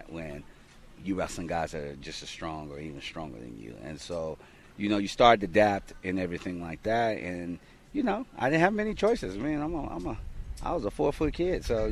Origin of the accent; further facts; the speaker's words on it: Oklahoma City, Oklahoma, United States; also born or lived in Ohio / Pennsylvania / New York / Wyoming; now in Colorado, United States; We're originally from Oklahoma, but we've gotten to see the world too. You know, we've gotten to travel, you know, live in Ohio, Pennsylvania, New York, Wyoming, and so now Colorado.